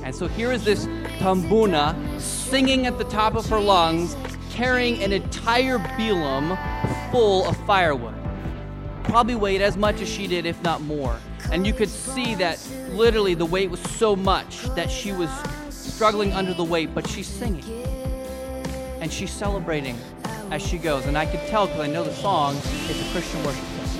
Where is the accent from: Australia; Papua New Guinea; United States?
Papua New Guinea; where I grew up in Papua New Guinea, people regularly carry things, heavy things, over a long distance.